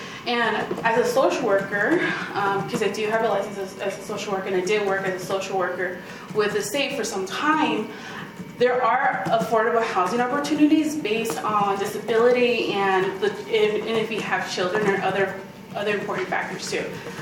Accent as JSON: {"language": "English", "town": "Reno", "region": "Nevada", "country": "United States", "tie": "born or raised there", "said": "I grew up here in Reno, Nevada. This is my home, this is my place."}